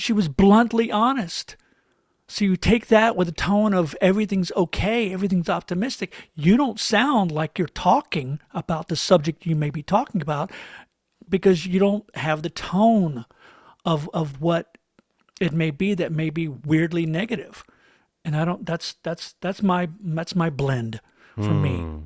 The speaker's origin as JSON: {"language": "English", "town": "Tallahassee", "region": "Florida", "country": "United States", "said": "Oh, see, I'm from Tallahassee, Florida."}